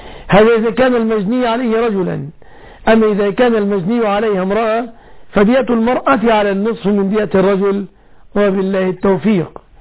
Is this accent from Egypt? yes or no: yes; Egypt; في بلادنا مصر